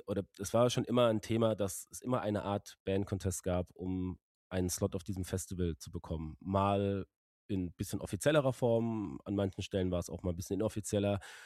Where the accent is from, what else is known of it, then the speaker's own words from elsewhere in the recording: Frankfurt, Hesse, Germany; ich komme aus Frankfurt, die anderen Jungs so aus der Region, teilweise noch ein bisschen aus der Heimat in Rheinland-Pfalz.